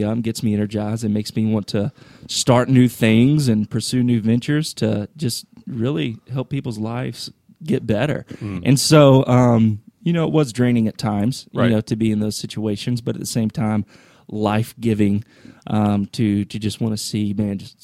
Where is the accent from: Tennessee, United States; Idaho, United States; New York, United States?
Tennessee, United States; I grew up outside in Memphis, Tennessee, West Tennessee. Some would deem as the boonies, cotton fields, those type of things, little bitty town.